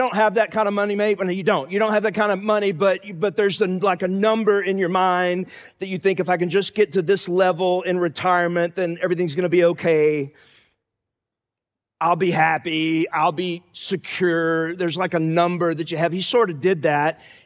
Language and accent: English; Texas, United States; I say y'all a lot. I'm from Texas. I apologize.